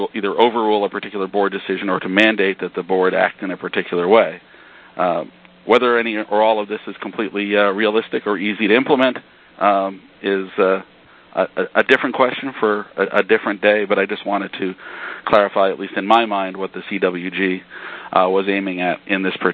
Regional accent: United States; while I only possess fluency in one language, which I guess defines me as an American

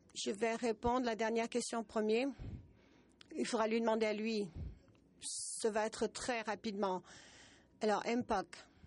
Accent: Argentina; de l'Argentine, c'est mon premier meeting

